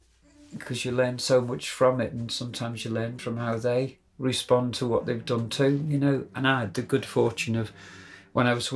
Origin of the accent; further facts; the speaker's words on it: North West England, United Kingdom; And it's red, and I'm a Scouser, so that's very good, isn't it, really? Yeah, I mentioned also I learned my music around Merseyside.